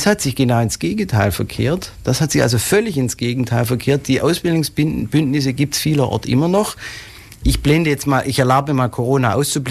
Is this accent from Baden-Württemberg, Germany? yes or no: yes; Calw, Baden-Württemberg, Germany; ich komme nicht aus der Region, sondern eigentlich stamme ich aus dem Nordschwarzwald, aus Calw, um ganz genau zu sein